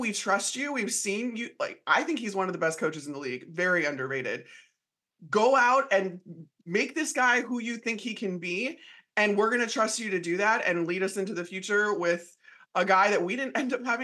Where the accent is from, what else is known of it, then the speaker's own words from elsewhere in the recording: Chicago, Illinois, United States; I've never seen this before growing up in Chicago.